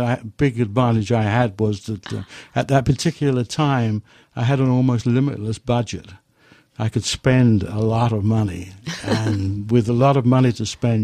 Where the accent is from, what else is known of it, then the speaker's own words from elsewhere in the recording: England, United Kingdom; moved away; But the weather is so similar to the weather in which I grew up in England.